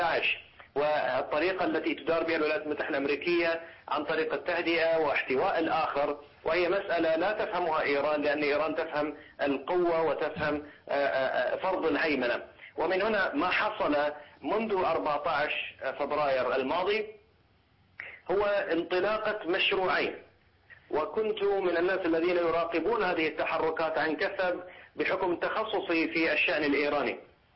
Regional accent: Bahrain; الوضع في البحرين بالنسبة لنا كمتمراقبين وخاصة كبحرينيين أيضا وضع مقلق جدا

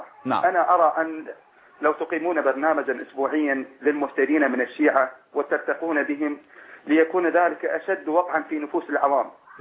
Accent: Iraq; وبالمناسبة فإني من العراق.

